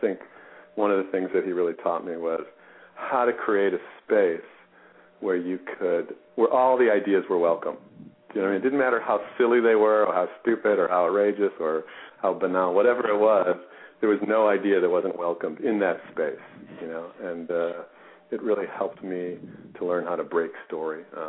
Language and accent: English; Chicago, Illinois, United States; I grew up in Chicago, so I was a White Sox fan.